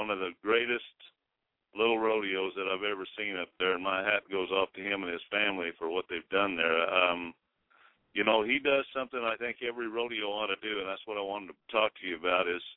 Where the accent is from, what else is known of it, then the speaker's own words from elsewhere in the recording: Twin Falls, Idaho, United States; I'm from Twin Falls, Idaho.